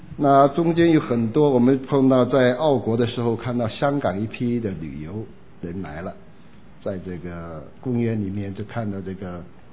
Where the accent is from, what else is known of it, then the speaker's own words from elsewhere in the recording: China; 我讲这个就是我们中国人实在是应该站起来了。